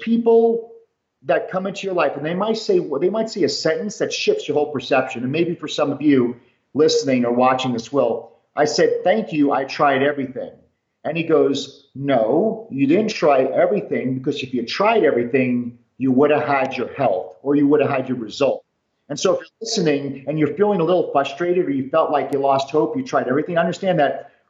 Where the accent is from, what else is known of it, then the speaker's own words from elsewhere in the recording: New York, United States; I grew up in New York and I had two parents who never graduated high school